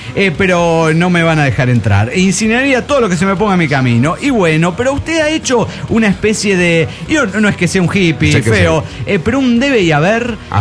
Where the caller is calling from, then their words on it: Comitán, Chiapas, Mexico; de Comitán, Chiapas, México.